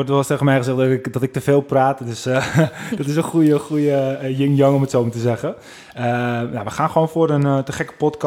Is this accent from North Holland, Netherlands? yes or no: yes; North Holland, Netherlands; accent: North Holland; Maar het is Noord-Holland en misschien hoor je dat weer een beetje aan mijn accent. Ik praat dan niet heel erg West-Fries, maar zeker wel Noord-Hollands, om het zo maar te zeggen.